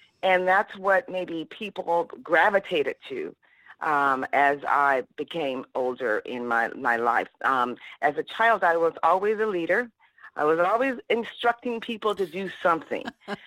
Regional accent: Vallejo, California, United States; born there; Well, I was born in California, a city by the name of Vallejo, California, near San Francisco.

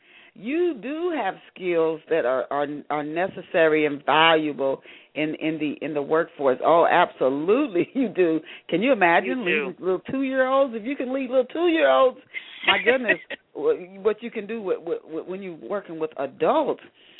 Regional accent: Ohio, United States; Today's guest is a native of Ohio, my home state.

